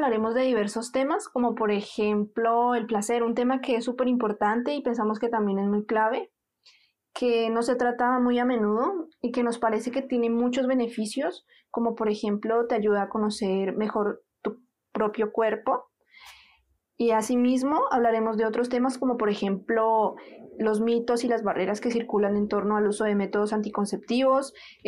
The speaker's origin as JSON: {"language": "Spanish", "town": "Bolívar", "region": "Cauca", "country": "Colombia", "tie": "born there", "said": "tengo 25 años, soy colombiana, actualmente vivo en la ciudad de Popayán, pero nací en un pueblo pequeño llamado Bolívar. Este geográficamente se localiza al sur del departamento del Cauca."}